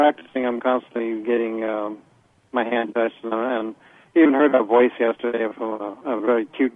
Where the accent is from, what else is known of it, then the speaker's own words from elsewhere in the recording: Denver, Colorado, United States; Yeah, I actually grew up in Denver.